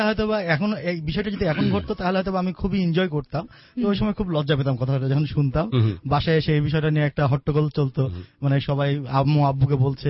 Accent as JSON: {"language": "Bangla", "town": "Dhaka", "region": "Dhaka Division", "country": "Bangladesh", "tie": "born or raised there", "also_born_or_lived": "Rajshahi", "said": "আমার জন্ম হচ্ছে ঢাকা, সো সেই দিক দিয়ে আমি আবার ঢাকাইয়া, তো আমি রাজশাহী আর ঢাকাইয়ার একটা মিক্সার। তো আমার জন্ম হচ্ছে পিজি হাসপাতাল, দেন আমি বড় হয়েছি রায়ের বাজার জিগাতলা, তো আমি কাকুলি স্কুলে পড়তাম।"}